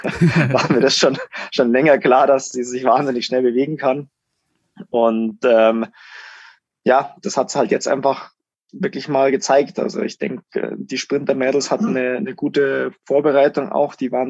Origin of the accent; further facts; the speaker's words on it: Germany; now in Lenzerheide, Switzerland; Wir hatten als Deutsche schon sehr gute Rennen.